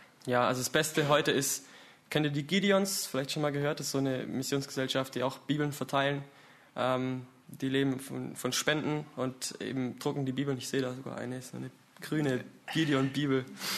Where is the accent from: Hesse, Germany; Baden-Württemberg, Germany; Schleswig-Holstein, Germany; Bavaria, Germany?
Baden-Württemberg, Germany; Herrenberg; Also ich komme aus Herrenberg. Das ist die S1 einfach voll durch. Ich bin auf dem Gymnasium, bin 13. Klasse, mache also bald Abi.